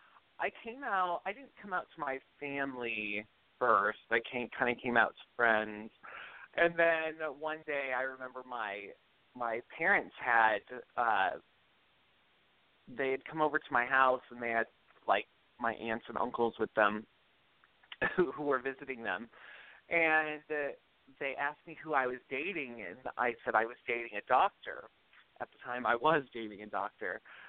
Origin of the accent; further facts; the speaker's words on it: Smithville, Missouri, United States; Well, for the most part, I grew up around Kansas City, Missouri, in a small farm town called Smithville.